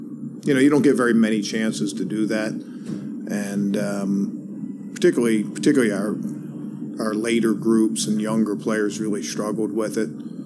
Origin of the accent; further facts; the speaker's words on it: Baltimore, Maryland, United States; I grew up in Baltimore, and the Colts were coming off an AFC championship game appearance.